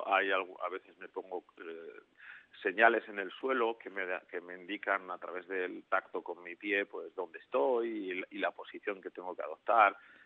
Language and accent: Spanish; Navarre, Spain; de mi tierra